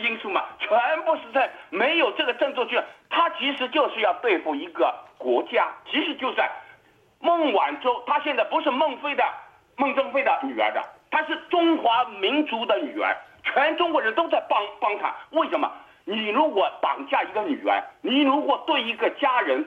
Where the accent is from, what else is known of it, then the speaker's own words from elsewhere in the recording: Australia; 他的毒品全部到我们澳洲来，要害我们澳洲人